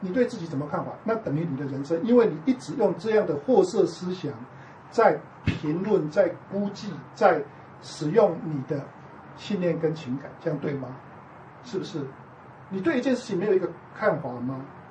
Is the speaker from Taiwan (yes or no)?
yes; Taiwan